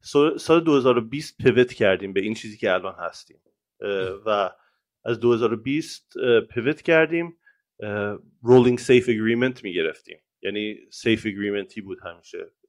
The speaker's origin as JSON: {"language": "Persian", "country": "Iran", "also_born_or_lived": "Dubai / United States", "second_language": "Persian", "moved": "yes", "lives_now": "Lisbon, Portugal", "said": "من آخرین بار که من ایران تقریبا سال 2006 من از ایران اومدم بیرون، یعنی ایران زندگی نکردم دیگه، ولی خب 13 سال دبی بودم و خب مرتب میرفتم ایران و میومدم، ولی الان 5 ساله که لیزبونم و تقریبا 6 سال ایران نرفتم."}